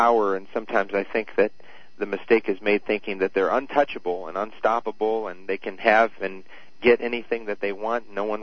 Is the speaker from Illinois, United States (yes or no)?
yes; Edwardsville, Illinois, United States; I grew up in Edwardsville, Illinois. So grew up in the St. Louis area and still maintain that allegiance.